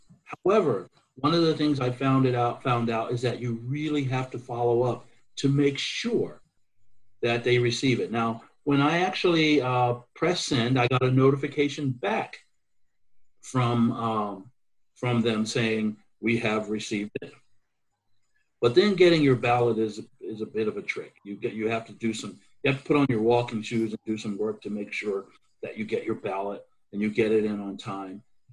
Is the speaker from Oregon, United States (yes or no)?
no; Georgia, United States; First of all, I am from Ware County. Ware County is in the lower part of the state, in the southeastern portion of the state, just above the Florida border, Florida-Georgia border.